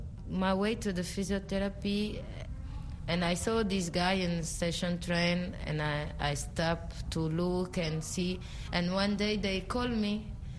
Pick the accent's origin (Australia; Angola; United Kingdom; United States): Angola; I'm from Angola.